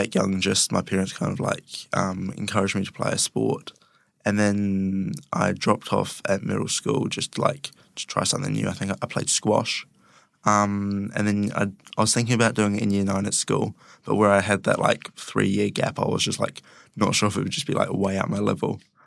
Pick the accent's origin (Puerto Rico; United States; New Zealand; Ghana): New Zealand; Christchurch, Canterbury; born there; I'm a Year 13 student at Christ College. I was born in Christchurch.